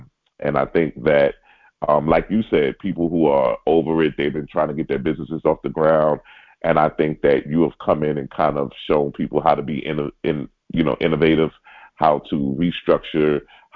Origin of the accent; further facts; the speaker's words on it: New York City, New York, United States; So me growing up in New York City, going to NCGR, going to ISAR